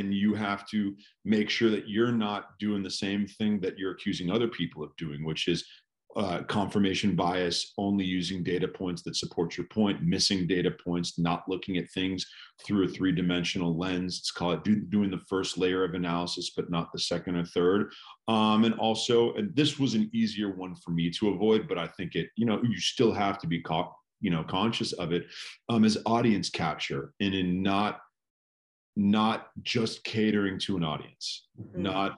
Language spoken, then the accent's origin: English; California, United States; California is my home state, but my family's from New York, and those are the two states that I most associate myself with.